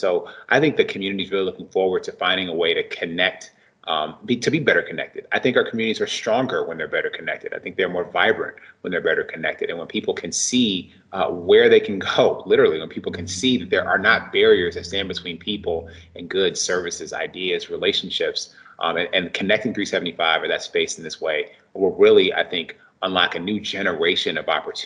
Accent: Detroit, Michigan, United States; You know, look, I grew up in Detroit and its suburbs.

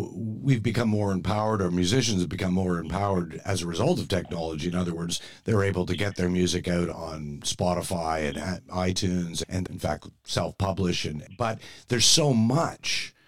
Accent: Toronto, Ontario, Canada; growing up in Toronto

